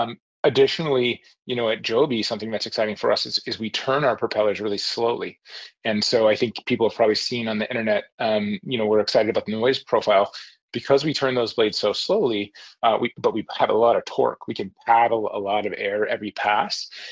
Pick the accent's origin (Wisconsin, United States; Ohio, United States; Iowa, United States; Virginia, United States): Ohio, United States; Cleveland; So by age of 9 or so, I was mowing lawns to earn money, growing up in the Cleveland area